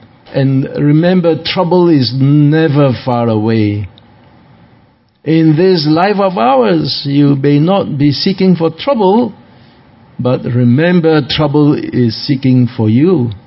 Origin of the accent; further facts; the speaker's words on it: Singapore; Years ago, when I first went to Australia, they asked me, where do you come from? I said, Singapore.